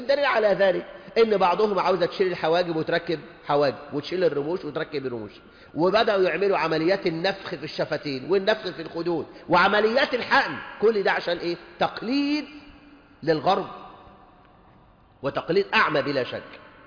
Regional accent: Egypt; فعلا احنا عندنا في مصر وحدها رسميا حوالي 5 مليون امراه مطلقه

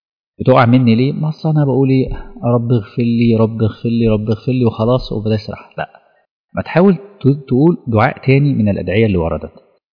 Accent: Asyut, Asyut Governorate, Egypt; لو الريح دلوقتي دخلت عندنا في اسيوط

